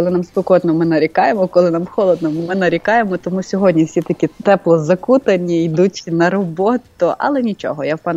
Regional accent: Lviv, Lviv Oblast, Ukraine; Тобто ми, львів'яни, маємо менше давати відходів

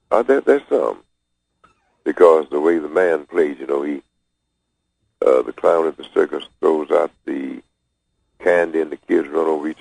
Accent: Cleveland, Ohio, United States; now in Seattle, United States; I grew up in Cleveland, Ohio.

